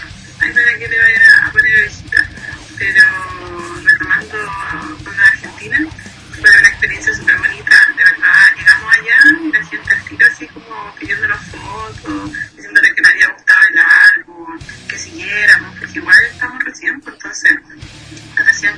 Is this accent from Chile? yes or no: yes; Concepción, Biobío, Chile; nos fuimos a Barco porque ambas somos de Conce